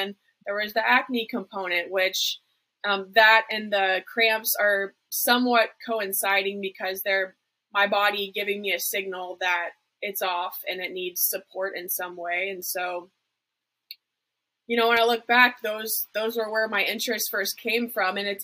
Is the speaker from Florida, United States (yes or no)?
yes; Florida, United States; I grew up in South Florida.